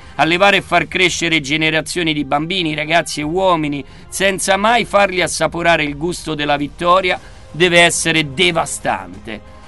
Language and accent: Italian; Rome, Lazio, Italy; visto che siamo romani, fregnacce